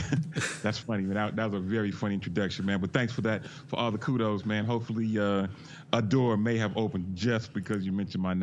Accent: Bay Area, California, United States; What many people don't know about me, even though I'm from the Bay Area, man, I am a big

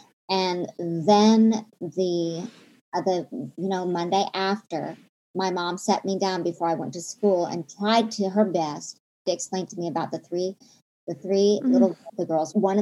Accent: Oklahoma, United States; But now forgive me, listeners, but I'm from Oklahoma and we have actual, I am of Native American heritage. I'm almost 30% Choctaw.

